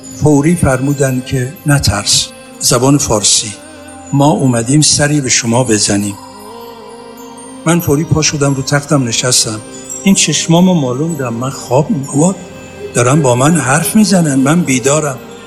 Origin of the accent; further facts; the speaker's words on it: Iran; moved away as an adult; من وقتی از ایران اومدم لس آنجلس، این دانشگاهی که پذیرفته شدم